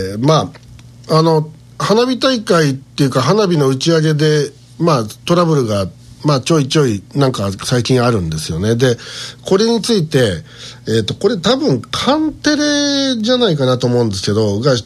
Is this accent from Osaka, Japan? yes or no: yes; Osaka, Japan; こちら地元大阪では